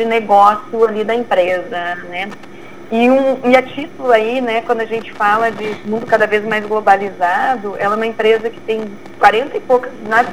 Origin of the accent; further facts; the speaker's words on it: Porto Lucena, Rio Grande do Sul, Brazil; eu sou de Porto Lucena